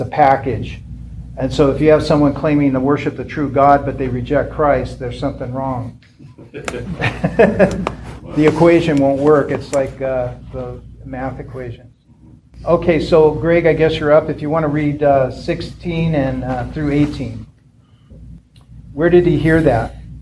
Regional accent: Washington, United States; Like I'm from Washington.

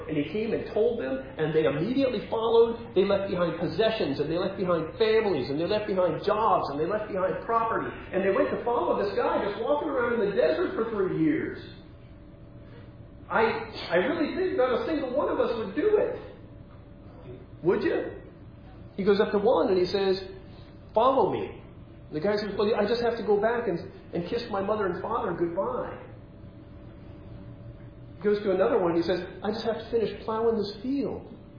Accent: Memphis, Tennessee, United States; Yeah, I'm from Memphis.

